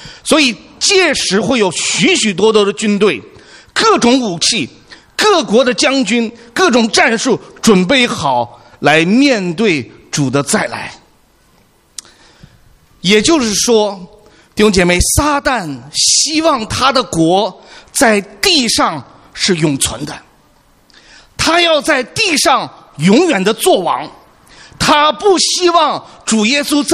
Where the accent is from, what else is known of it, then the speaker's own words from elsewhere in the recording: China; 因为我们是从大陆来的